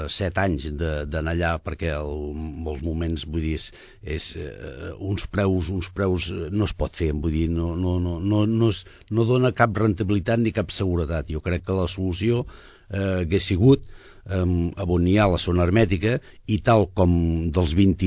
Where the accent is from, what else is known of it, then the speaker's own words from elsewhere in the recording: Sabadell, Catalonia, Spain; Som empresaris de Sabadell, som gent d'aquí Sabadell